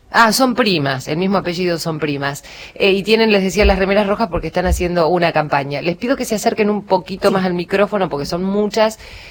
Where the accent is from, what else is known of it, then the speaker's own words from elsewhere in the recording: San Antonio de Areco, Buenos Aires Province, Argentina; Me acuerdo de mi pueblo, yo soy de San Antonio Areco y era terrible, ¿no?